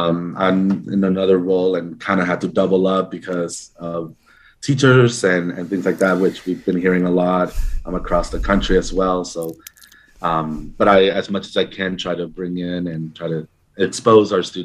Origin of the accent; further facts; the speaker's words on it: Dallas, Texas, United States; now in Austin, United States; Sure. I am from the Dallas area, and I moved down to Austin about 11, 12 years ago now.